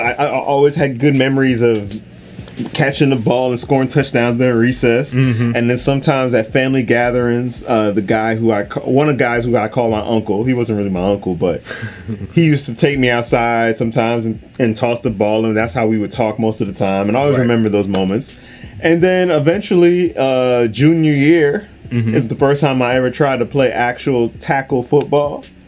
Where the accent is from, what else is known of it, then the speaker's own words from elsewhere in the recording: Miami, Florida, United States; say, hey, I'm from Miami